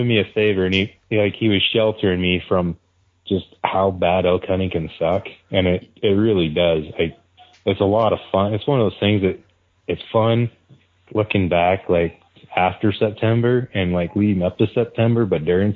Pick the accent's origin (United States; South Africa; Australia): United States; Montana; Another thing, too, like, I didn't, like, growing up in Montana, like, I didn't grow up elk hunting.